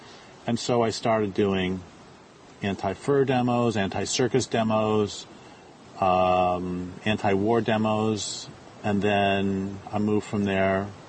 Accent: Colorado, United States; moved away as an adult; I grew up in Colorado from 64 to 84, and one of the reasons I had to leave was because there's just too many people.

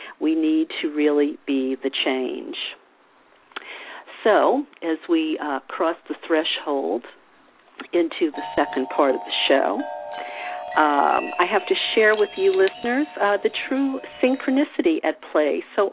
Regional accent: the South, United States; I'm from the South, and I don't know whether 20-year-old girls still get this message growing up in the South

